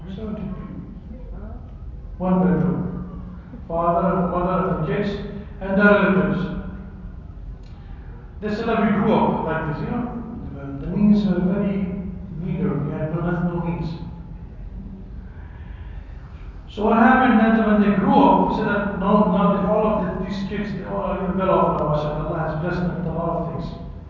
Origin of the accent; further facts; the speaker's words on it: Dubai, United Arab Emirates; I remember, you know, I grew up in Dubai, actually. But, you know, we used to go to Pakistan, you know.